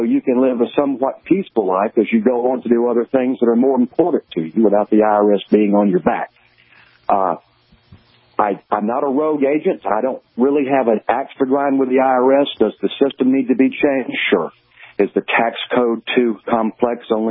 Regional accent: Jacksonville, Florida, United States; I'm from Jacksonville, Florida.

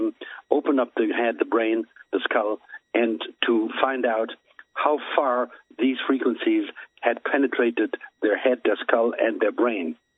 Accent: Germany; English is a second language; as you can tell perhaps by my slang, I'm not American-American, I'm German.

